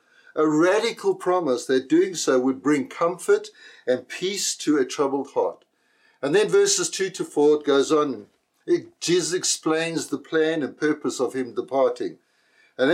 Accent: South Africa; Growing up in South Africa

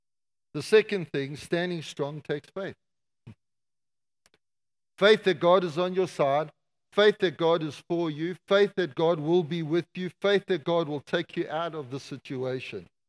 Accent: South Africa; Well, I grew up in South Africa.

